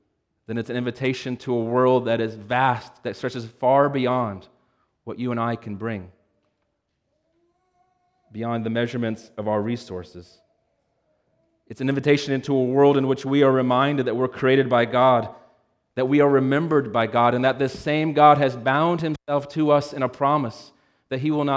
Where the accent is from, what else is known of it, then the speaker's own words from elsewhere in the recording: Pennsylvania, United States; my earliest memory of being lost was when I was a small child growing up in Pennsylvania.